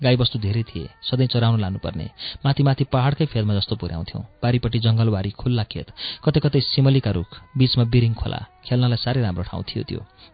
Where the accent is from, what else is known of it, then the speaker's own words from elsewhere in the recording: Budhabare, Koshi Province, Nepal; born there; 2024 साल वैशाख 4 गते जन्मेकी रहेछु म, झापा बुधबारे वडा नम्बर 6 होक्से मेरो जन्मथलो … कान्छी छोरी भएर जन्मेकी रहेछु।